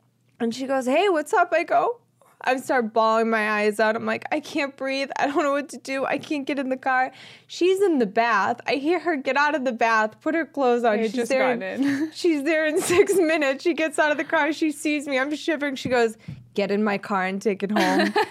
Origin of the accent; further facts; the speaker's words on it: Boston, Massachusetts, United States; Like, I've lived in America my whole life. I'm from Boston, and I, like, fail to speak English sometimes.